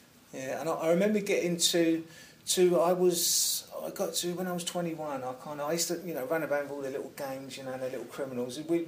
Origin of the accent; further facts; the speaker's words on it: London, United Kingdom; I come from South London, from a coal merchant's family.